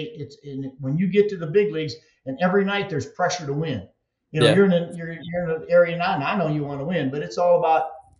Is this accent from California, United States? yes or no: no; Michigan, United States; I just did an appearance in my up in Michigan in my home state.